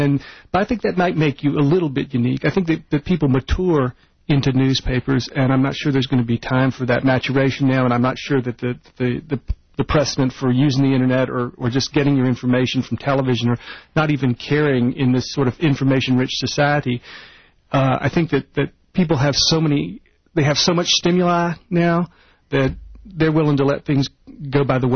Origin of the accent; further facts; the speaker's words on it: Virginia, United States; Southeastern Virginia.